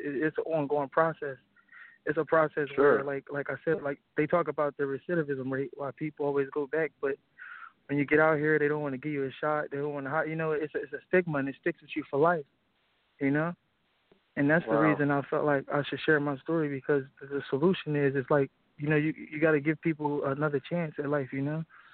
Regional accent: Camden, New Jersey, United States; I'm from Camden, New Jersey. It's like a very poverty stricken city.

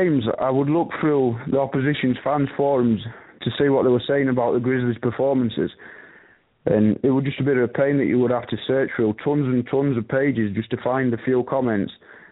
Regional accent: Sheffield, Yorkshire and the Humber, United Kingdom; now in Newcastle, United Kingdom; I'm from Sheffield originally, but I now live in Newcastle, where my wife comes from.

